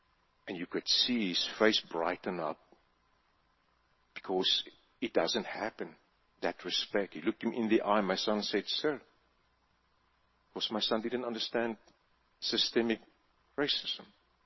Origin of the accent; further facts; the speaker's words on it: South Africa; many years later when I grew up in South Africa